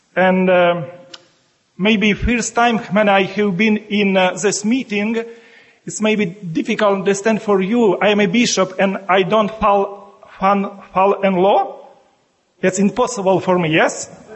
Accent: Ukraine; English is a second language; I am a bishop and I am a monk. I am from Ukraine.

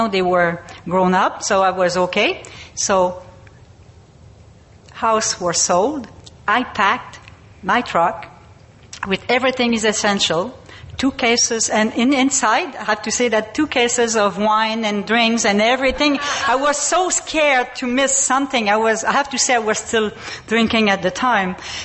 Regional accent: Quebec, Canada; I was born and raised in Quebec.

